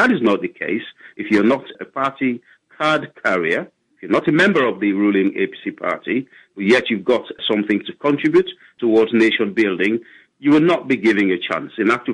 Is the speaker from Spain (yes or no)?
no; Kabala, Northern Province, Sierra Leone; also born or lived in Aberdeen; I'm not from the Northern Province. I was born there, but I grew up in Kabala.